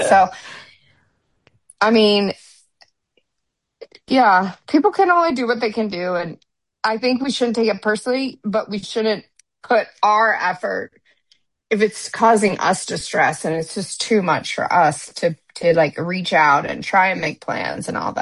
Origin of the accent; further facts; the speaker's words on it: Midwest, United States; I grew up in the Midwest, we lived in neighborhoods, and that's who you hung out with.